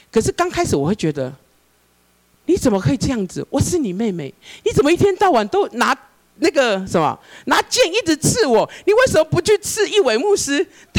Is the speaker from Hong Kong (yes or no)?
yes; Hong Kong; now in Taichung, Taiwan; 我从香港来到台中以后